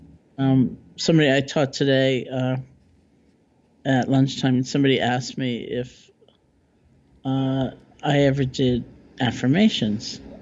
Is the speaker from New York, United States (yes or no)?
yes; New York, United States; I said I'm a New Yorker. I'm kind of cynical.